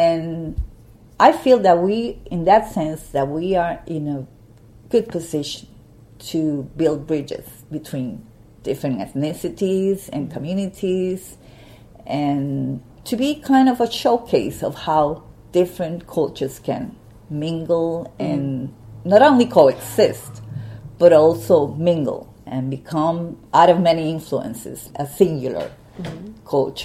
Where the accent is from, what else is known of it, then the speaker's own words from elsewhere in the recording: San Juan, Puerto Rico; also born or lived in New York; now in Amherst, United States; No, I grew up in San Juan, Puerto uh-huh. Rico. And I was living in New York for a while with my two kids. And I decided to come to here, to Amherst